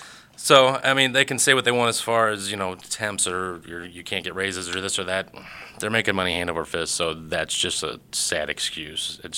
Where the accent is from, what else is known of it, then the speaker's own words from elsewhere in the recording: St. Louis, Missouri, United States; No, I was born and raised in St. Louis.